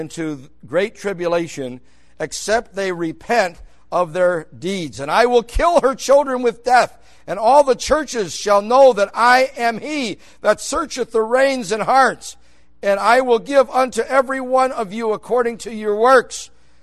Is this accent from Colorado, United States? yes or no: no; Buffalo, New York, United States; I'm from New York, Buffalo.